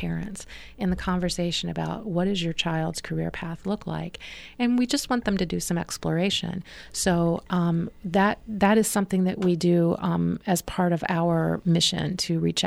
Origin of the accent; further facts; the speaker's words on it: Circleville, Ohio, United States; I grew up in Circleville